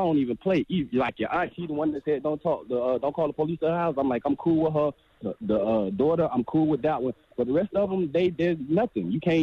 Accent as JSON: {"language": "English", "town": "Tampa", "region": "Florida", "country": "United States", "lives_now": "St. Petersburg, United States", "said": "I'm in St. Pete. I'm from Tampa. I'm by myself."}